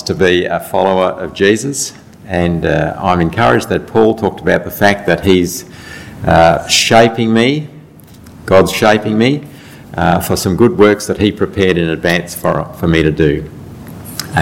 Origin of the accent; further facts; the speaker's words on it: Bendigo, Victoria, Australia; now in Melbourne, Australia; Well, I was born and bred in Bendigo, left the day after I turned 18 to come to Melbourne to study.